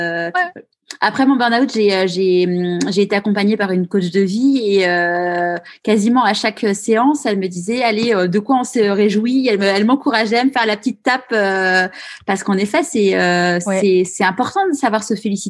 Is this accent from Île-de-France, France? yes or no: yes; Paris, Île-de-France, France; also born or lived in Marseille; moi, de toute façon, je ne vis plus à Paris. Je suis une vraie parisienne comme toi